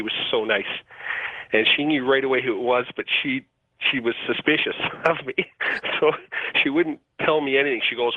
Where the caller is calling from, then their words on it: Newmarket, Ontario, Canada; I'm calling from just north of Toronto, Newmarket, Ontario.